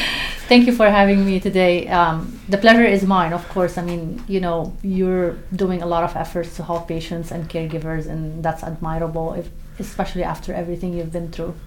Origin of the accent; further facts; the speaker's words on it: Lebanon; moved away as an adult; now in United States; I'm an immigrant. I come from Lebanon